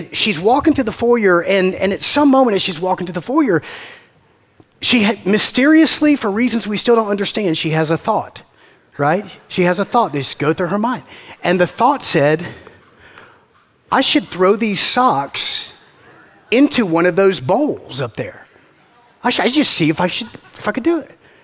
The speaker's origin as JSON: {"language": "English", "town": "Macon", "region": "Georgia", "country": "United States", "said": "I'm from Macon, we say foyer."}